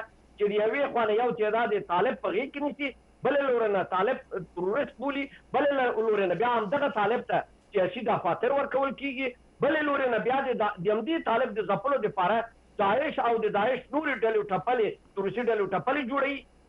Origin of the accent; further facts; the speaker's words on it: Afghanistan; زه خو د یو افغان په حیث ډېر تاسف کوم